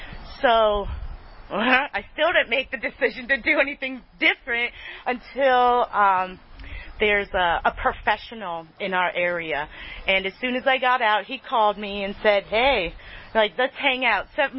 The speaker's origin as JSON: {"language": "English", "town": "Lock Haven", "region": "Pennsylvania", "country": "United States", "tie": "born or raised there", "said": "So qualifying myself, I grew up in Lock Haven. It's my favorite statement. Grew up in Lock Haven, and my family was a really good family."}